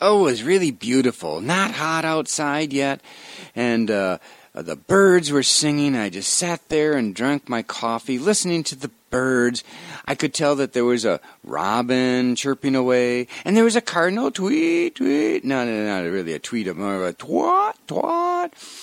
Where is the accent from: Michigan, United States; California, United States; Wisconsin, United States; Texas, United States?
Wisconsin, United States; I grew up in Wisconsin, and that's the state bird.